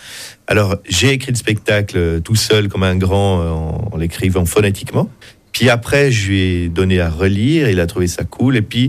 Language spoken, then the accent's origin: French; Biel/Bienne, Bern, Switzerland; je viens de Bienne. J'ai grandi à Bienne, et puis à Bienne, on se dit salut.